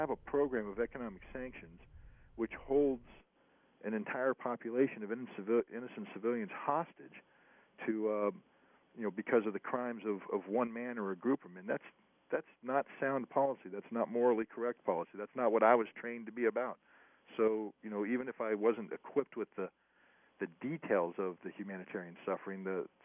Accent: United States; But again, just as an American Marine, a former Marine, we're trained always to protect civilian populations

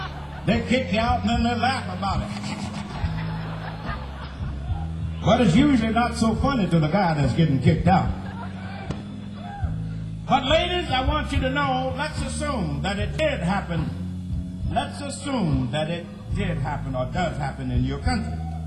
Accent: Indianola, Mississippi, United States; Before I left my hometown of Indianola, Mississippi, woo-hoo!

